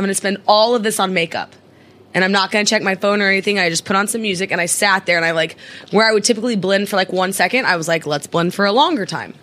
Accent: Midwest, United States; I'm from the Midwest, Alana.

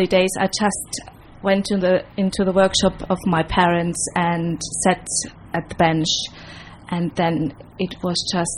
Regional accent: Austria; I'm from Austria. I was born in Austria into a family of jewellers and goldsmiths.

